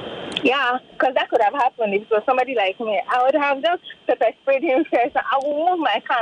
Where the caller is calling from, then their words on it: Isolo, Lagos, Nigeria; Calling from Isolo.